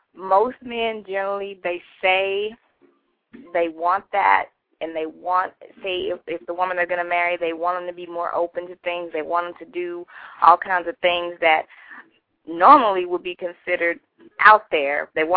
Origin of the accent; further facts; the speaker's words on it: Texas, United States; now in Kansas City, United States; No, I'm originally from Texas.